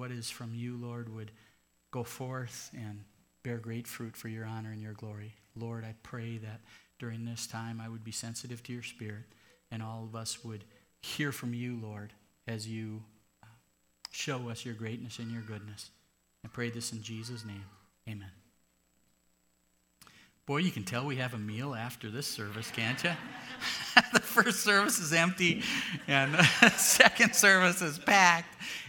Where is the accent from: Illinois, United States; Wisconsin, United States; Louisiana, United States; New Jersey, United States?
Wisconsin, United States; I grew up right outside of the Green Bay Area